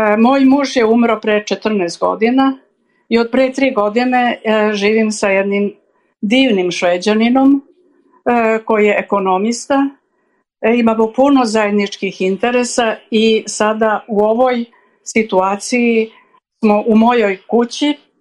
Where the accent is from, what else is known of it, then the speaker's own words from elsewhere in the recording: Belgrade, Serbia; born there; rođena sam u Beogradu 24. oktobra 1941. godine. Završila sam arhitekturu, na moje veliko zadovoljstvo, na Beogradskom fakultetu